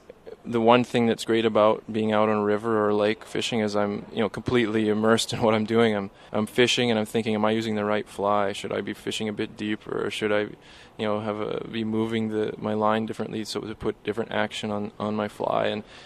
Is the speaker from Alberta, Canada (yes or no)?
yes; Red Deer, Alberta, Canada; But we always had a garden growing up in Red Deer.